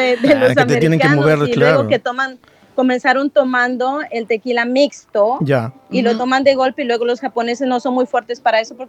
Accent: Honduras; Yo soy de Honduras, sí. Yo soy... Usted diga de que yo soy una mexicana nacida en Honduras, porque los mexicanos nacemos donde nos da la gana nacer.

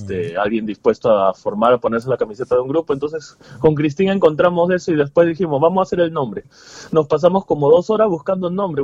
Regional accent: Lima, Peru; y yo me puse a pensar, yo soy de Lima.

